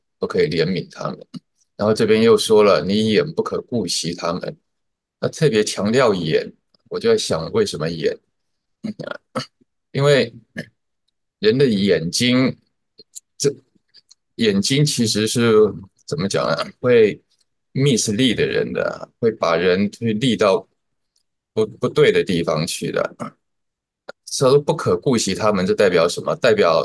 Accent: Taiwan; 以前我们小时候在台湾都喜欢看港剧

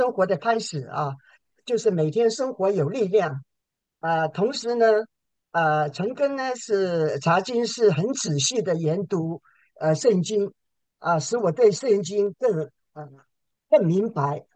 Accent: Toronto, Ontario, Canada; 我是从加拿大多伦多来的，信主了多年了。

